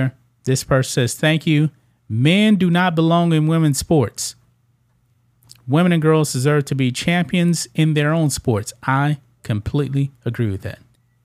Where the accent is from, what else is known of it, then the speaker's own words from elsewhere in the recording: Texas, United States; Well, guys, Texas, my home state, the great state of Texas, man.